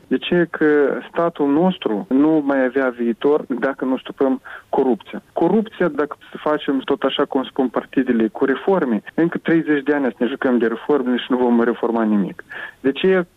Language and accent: Romanian; Moldova; un război este pus anume pentru a dispărea noi ca neam, ca moldoveni.